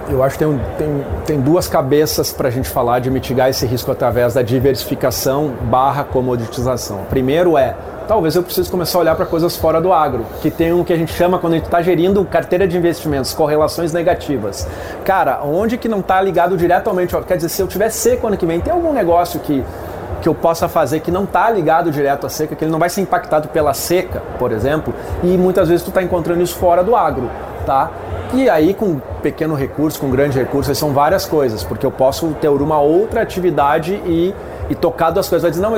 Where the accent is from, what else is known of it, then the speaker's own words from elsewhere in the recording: Rio Grande do Sul, Brazil; eu sou gaúcho e família de agricultor